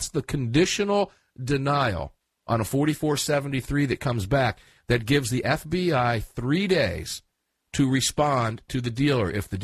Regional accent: Tampa, Florida, United States; used to great success in the city of Tampa, Florida, my hometown, just a few weeks ago.

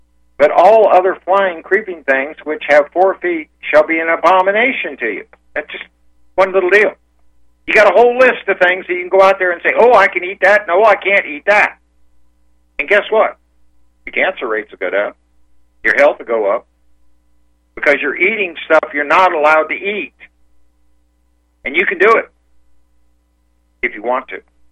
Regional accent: Florida, United States; And then I was from Florida, South Florida.

